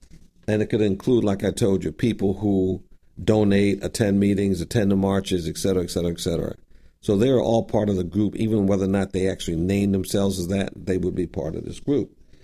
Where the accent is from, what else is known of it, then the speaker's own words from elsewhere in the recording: New York, United States; It's my home state of New York. 48 in New York. And I remember when I was growing up, it was a family in the neighborhood.